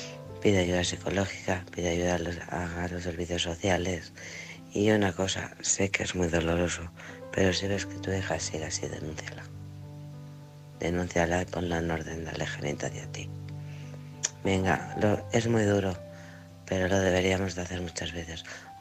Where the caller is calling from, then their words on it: Alcorcón, Community of Madrid, Spain; de Alcorcón.